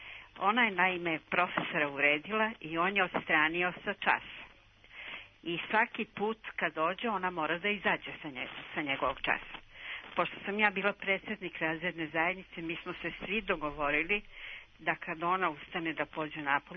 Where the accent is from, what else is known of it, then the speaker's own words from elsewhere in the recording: Belgrade, Serbia; a ja sam odrasla u Beogradu i rođena sam Beograđanka.